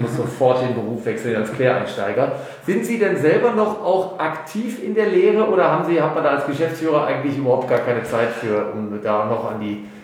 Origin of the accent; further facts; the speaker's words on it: North Rhine-Westphalia, Germany; Ich bin, auch wenn man es mir nicht anhört, natürlich aufgrund meiner schmutzigen Herkunft aus dem Ruhrgebiet. Ich bin ja auch ein halber Franke